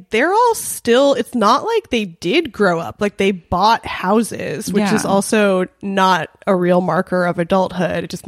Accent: North Hollywood, California, United States; I grew up in North Hollywood in an area that I think we're technically in Valley Village.

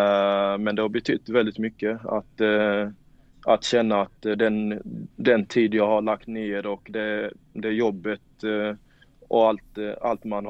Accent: Värnamo, Jönköping County, Sweden; jag är från Värnamo

